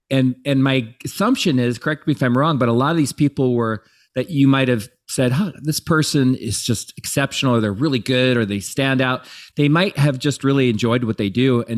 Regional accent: Bellevue, Washington, United States; especially growing up in Bellevue where I did, it's like, it's competitive

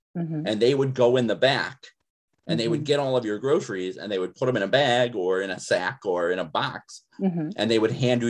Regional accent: Illinois, United States; Now, I didn't happen to work in a Piggly Wiggly because I grew up in Northern Illinois. We didn't have them

